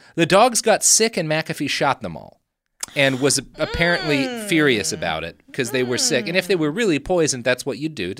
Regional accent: Texas, United States; We come from Texas.

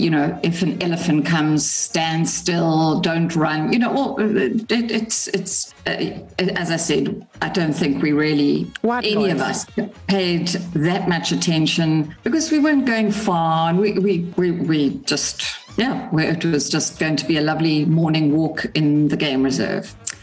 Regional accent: Durban, KwaZulu-Natal, South Africa; Born and bred in Durban.

